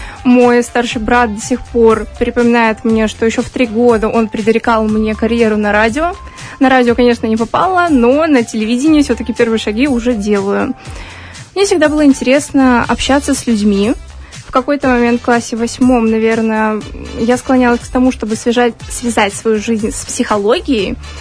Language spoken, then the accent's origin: Russian; Gomel, Gomel Region, Belarus; Ну, все-таки я сама из Гомеля.